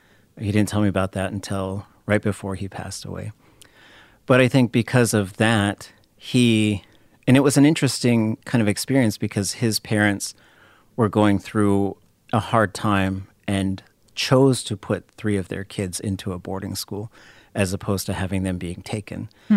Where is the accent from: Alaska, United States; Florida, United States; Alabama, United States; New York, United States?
Alaska, United States; Anchorage; also born or lived in Skagway; Yeah, I was born in a town called Skagway, which we call Wushikakuya or Shkakwe. And then I was raised in Anchorage, which is, it's a city for Alaska.